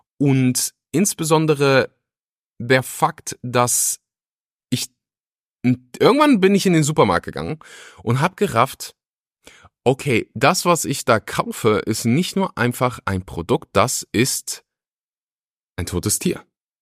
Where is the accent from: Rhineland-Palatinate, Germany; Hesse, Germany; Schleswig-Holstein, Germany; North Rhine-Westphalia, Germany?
North Rhine-Westphalia, Germany; Weeze; Ich liebe Weeze, ich bin stolzer Weezer. Naja, jedenfalls bin ich da groß geworden